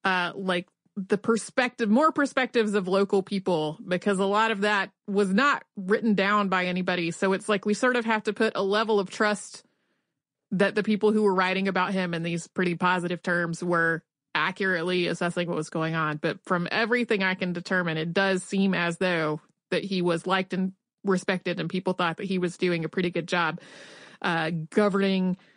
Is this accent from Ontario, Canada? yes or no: no; Halifax, Nova Scotia, Canada; I am from Halifax, Nova Scotia.